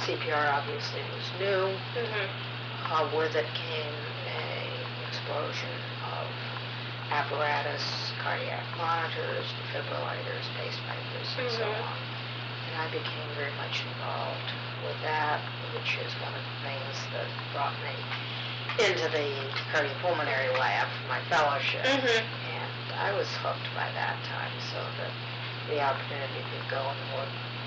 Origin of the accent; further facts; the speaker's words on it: Wilton, Connecticut, United States; also born or lived in New York City; I was born in New York. Born in New York City, and I lived there till I was 9, and then we moved to Connecticut.